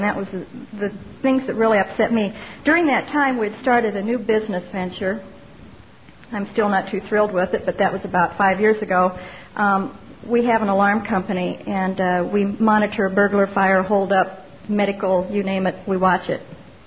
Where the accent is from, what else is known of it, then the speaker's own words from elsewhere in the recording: Peoria, Illinois, United States; I was raised in Peoria, Illinois